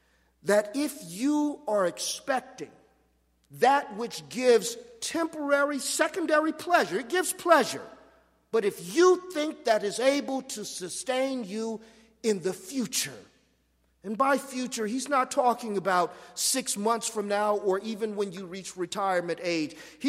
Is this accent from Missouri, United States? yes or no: no; Los Angeles, California, United States; I grew up in Los Angeles as a Rams fan and a Raiders fan.